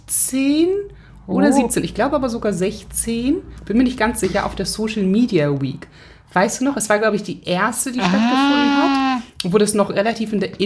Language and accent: German; Hamburg, Germany; ich bin Hamburgerin